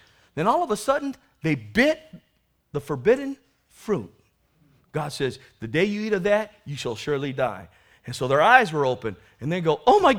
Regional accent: National City, California, United States; Oh, that's right. I grew up in the barrios of National City.

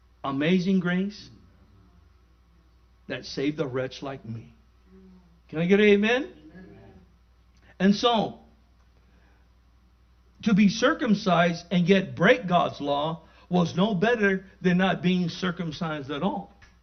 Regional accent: National City, California, United States; No, I'm from National City. Nothing's changed.

